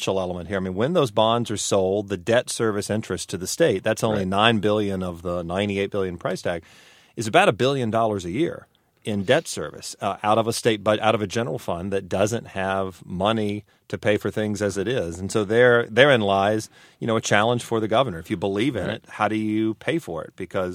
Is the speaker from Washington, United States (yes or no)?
no; California, United States; I know just as being a Californian, it's harder to get from the Central Valley to the urban centers of the state